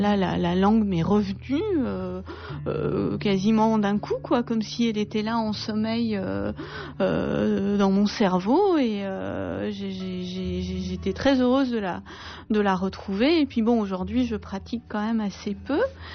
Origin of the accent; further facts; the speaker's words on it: Iran; first language Armenian; French is a second language; now in France; ma langue maternelle est l'arménien, mais c'est vrai que j'ai toujours été bilingue. En Iran, j'étais bilingue en arménien et en farsi, en persan. Quand je suis arrivée en France